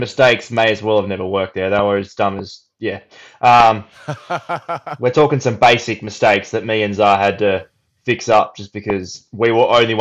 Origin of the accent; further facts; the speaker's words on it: Canberra, Australian Capital Territory, Australia; we said we're from Canberra